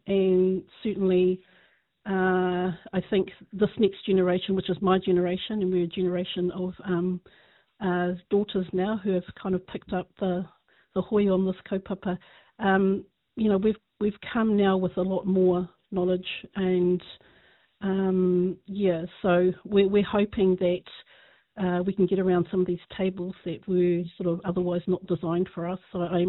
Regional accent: Whakatane, Bay of Plenty, New Zealand; born or raised there

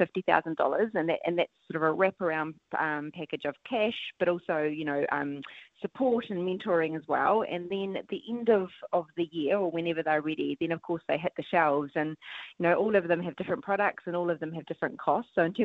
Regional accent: New Zealand; I'm always really proud as a Kiwi when one of our suppliers, you know, hits Australia

